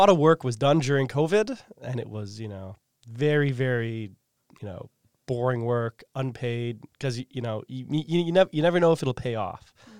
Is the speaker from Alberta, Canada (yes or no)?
yes; Edmonton, Alberta, Canada; So Edmonton, Alberta, Canada. It's in far western Canada, kind of in the middle of nowhere.